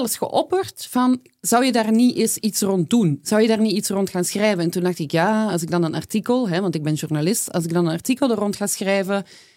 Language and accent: Dutch; Flanders, Belgium; Want zoals jullie het horen, lieve luisteraars, kom ik uiteraard uit Vlaanderen.